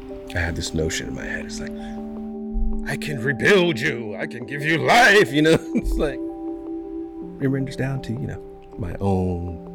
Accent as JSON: {"language": "English", "town": "Los Angeles", "region": "California", "country": "United States", "tie": "born or raised there", "said": "growing up in Los Angeles, being a Gen Xer, there's so many things that I saw, and so many things that I survived."}